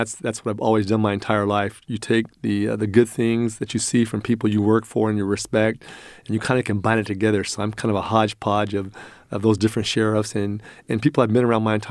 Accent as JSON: {"language": "English", "town": "Rancho Cordova", "region": "California", "country": "United States", "tie": "born or raised there", "said": "I grew up in Rancho Cordova."}